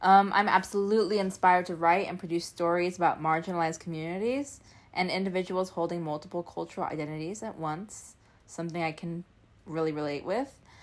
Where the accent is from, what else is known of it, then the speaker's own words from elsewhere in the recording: Seattle, Washington, United States; Well, the distant land of the Emerald City, Seattle, yes. it really is an isolated place, but during my lifetime, it's grown into a really big and relevant city in the United States.